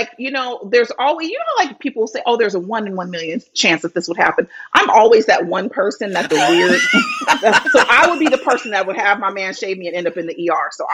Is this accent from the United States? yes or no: yes; California, United States; I grew up in the Bay Area.